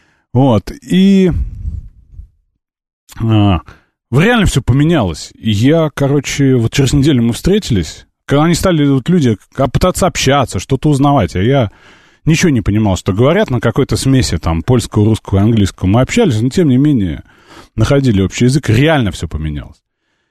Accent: Moscow, Russia; ездом с Москвы, а ездом с России, это по-польски, я из России, я из Москвы.

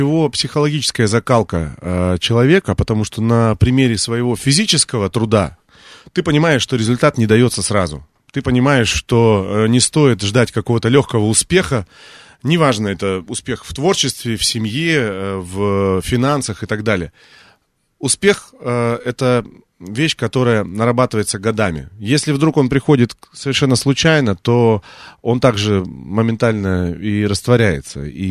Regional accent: Altai Krai, Russia; now in Moscow, Russia; А потом уже я переехал из Алтайского края в Москву

